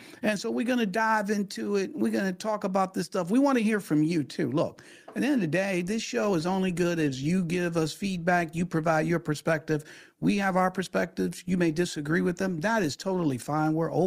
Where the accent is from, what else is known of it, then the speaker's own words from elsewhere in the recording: Detroit, Michigan, United States; as a kid growing up in Detroit, Michigan, you know, you hear about it